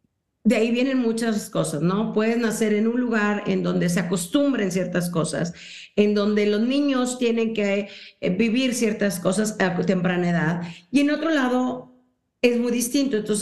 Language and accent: Spanish; Monterrey, Nuevo León, Mexico; born there; yo nací en Monterrey, en mi caso, crecí en tal zona